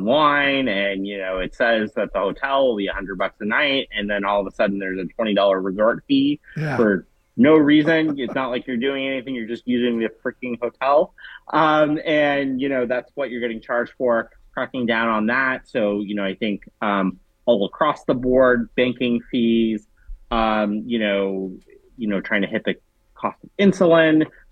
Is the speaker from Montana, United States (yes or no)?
no; California, United States; now in Washington, United States; I'm from California, but I live in DC.